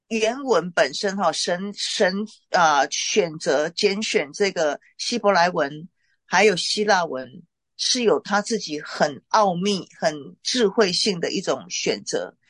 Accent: China; 但是我个人认为，我身为一个中国人

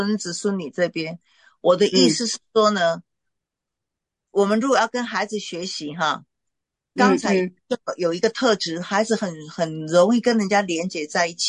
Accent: China; 像我们中国人说，哎呀，你有耳朵没有嘴巴，不要讲话

